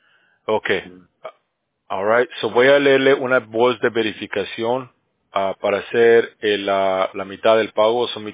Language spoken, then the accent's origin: Spanish; Cochabamba, Bolivia; now in United States; No, yo soy boliviano. Porque yo estoy en California